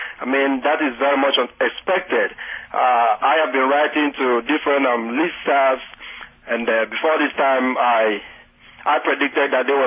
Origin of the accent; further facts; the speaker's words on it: Ogoni, Rivers, Nigeria; I am from Ogoni, Nigeria.